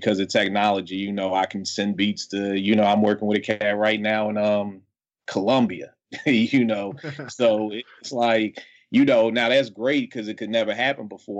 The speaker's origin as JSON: {"language": "English", "town": "Philadelphia", "region": "Pennsylvania", "country": "United States", "said": "and I was in West Philly. I'm from Philly."}